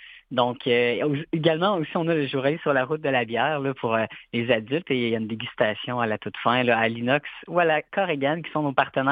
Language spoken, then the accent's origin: French; Victoriaville, Quebec, Canada; now in Quebec City, Canada; je suis de Victoriaville. Je suis venu à l'étudier en archéologie à l'Université Laval.